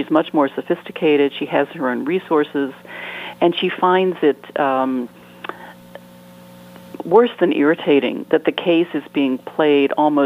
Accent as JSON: {"language": "English", "region": "West Virginia", "country": "United States", "tie": "born or raised there", "said": "When I was growing up, you know, Quietdale is a tiny hamlet near my hometown"}